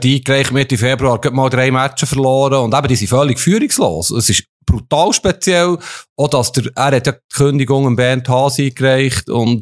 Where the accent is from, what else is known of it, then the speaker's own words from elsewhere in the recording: Bern, Switzerland; Ich bin Berner